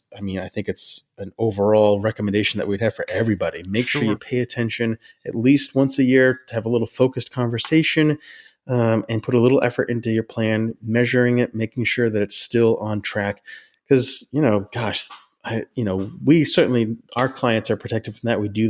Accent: Houlton, Maine, United States; I'm actually from Holton as well.

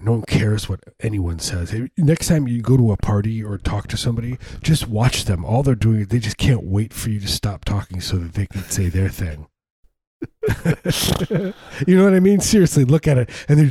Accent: Midwest, United States; I'm from the Midwest, man.

